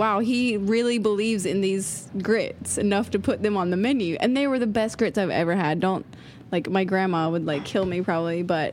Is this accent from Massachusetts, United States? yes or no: no; Georgia, United States; Yeah, in Georgia.